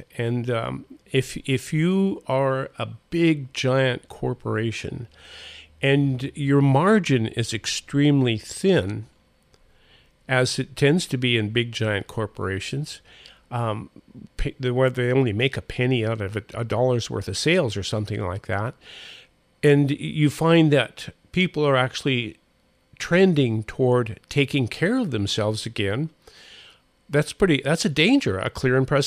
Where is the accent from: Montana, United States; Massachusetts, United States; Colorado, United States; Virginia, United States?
Montana, United States; And, you know, boy, when I was raised in Montana, that's what people did.